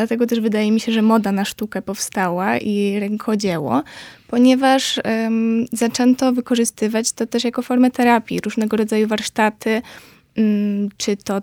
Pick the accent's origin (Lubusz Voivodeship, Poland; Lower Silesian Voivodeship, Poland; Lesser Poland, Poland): Lesser Poland, Poland; Kraków; jako rodowita krakowianka utożsamiam się z tym, co napisałam dużo wcześniej